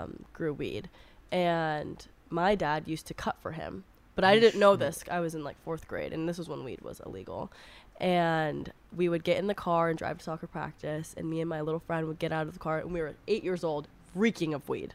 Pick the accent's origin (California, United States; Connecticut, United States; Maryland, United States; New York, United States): California, United States; Oakland; I think that growing up in the Bay Area, in Oakland especially, I probably had a different experience with cannabis growing up than other people